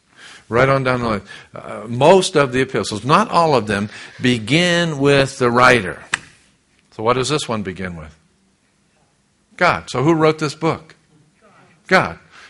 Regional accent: Massachusetts, United States; and I'm ashamed because I'm from Massachusetts

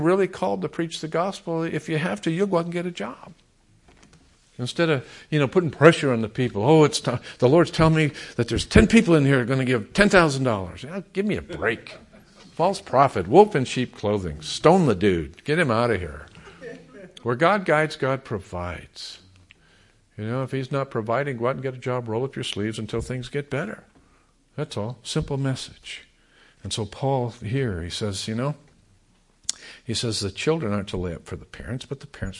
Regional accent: California, United States; And they knew I was from California.

